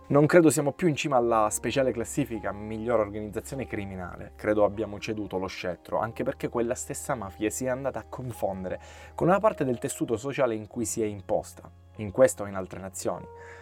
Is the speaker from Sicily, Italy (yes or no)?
yes; Sicily, Italy; accent: Sicilian; sentendo il mio accento siculo, che da noi questa guerra alla competizione non esiste